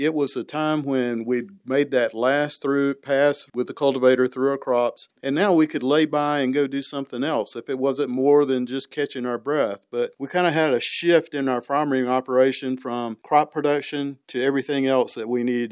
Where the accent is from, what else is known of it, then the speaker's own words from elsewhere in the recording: the South, United States; So I grew up in the South, and my dad would always say, you know, it's about lay-by time.